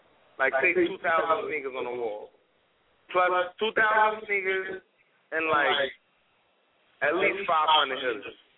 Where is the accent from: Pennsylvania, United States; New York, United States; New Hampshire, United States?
New York, United States; Brooklyn; So I'm from Brooklyn. I'm going straight to the A, I think.